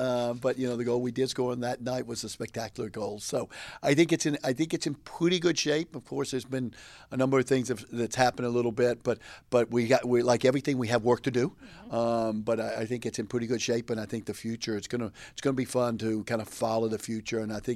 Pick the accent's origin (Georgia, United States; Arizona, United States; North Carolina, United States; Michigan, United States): North Carolina, United States; Greensboro; But no, you know, I grew up in Greensboro.